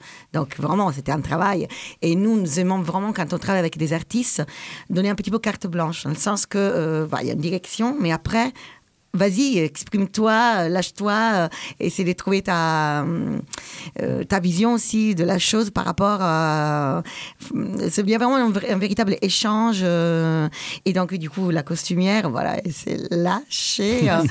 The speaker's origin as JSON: {"language": "French", "country": "Italy"}